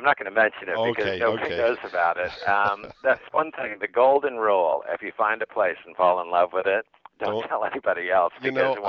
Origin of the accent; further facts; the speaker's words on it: California, United States; I was brought up in the San Francisco Bay Area, very conventional middle-class family.